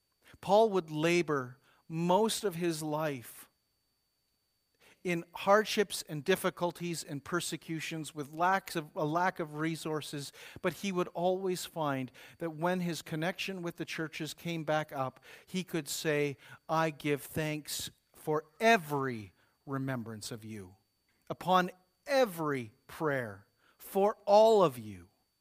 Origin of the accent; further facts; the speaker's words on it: Thunder Bay, Ontario, Canada; to my hometown in Thunder Bay